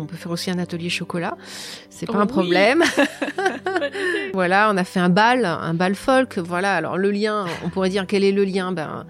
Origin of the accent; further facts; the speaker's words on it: Normandy, France; Non, alors moi j'ai grandi dans l'Orne, Hommage.